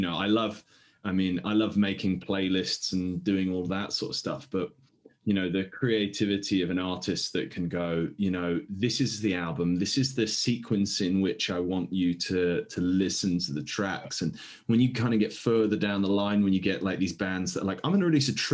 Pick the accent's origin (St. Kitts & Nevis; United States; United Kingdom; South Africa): United Kingdom; England; I was growing up in England, where, you know, most families had a good sound system